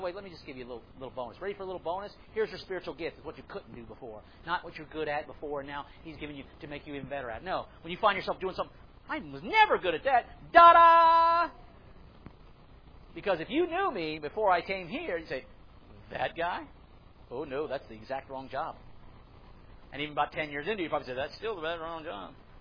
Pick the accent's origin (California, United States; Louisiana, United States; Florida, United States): Florida, United States; And when I was growing up on the Space Coast, astronaut was the pinnacle, more than the president.